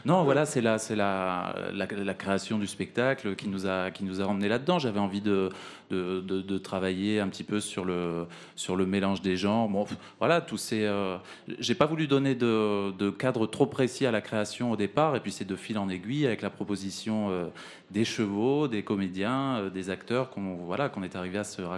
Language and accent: French; Amiens, Hauts-de-France, France; born there; Je suis né à Amiens, donc forcément... Je connais le cirque depuis toujours.